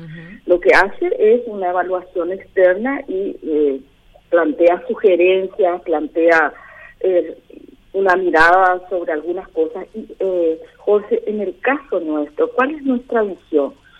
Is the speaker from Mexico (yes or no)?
no; Paraguay